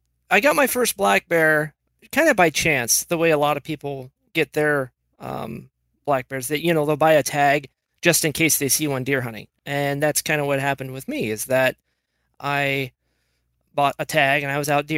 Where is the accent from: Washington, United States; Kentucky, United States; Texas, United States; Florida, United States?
Washington, United States; I was born and raised in Washington.